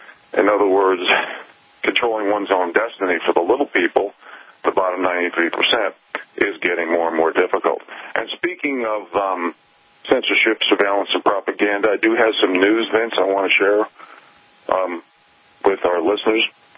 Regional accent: United States; You know, I hate to say this, being an American, being a patriot

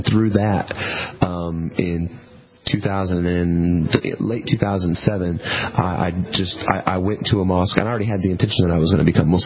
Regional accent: Tennessee, United States; Well, I grew up in East Tennessee, which is a very Southern Baptist area.

